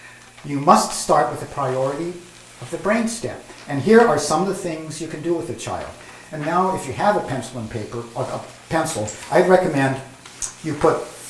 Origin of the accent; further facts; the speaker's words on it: Oakland, California, United States; because I'm from California, you can swim all year round.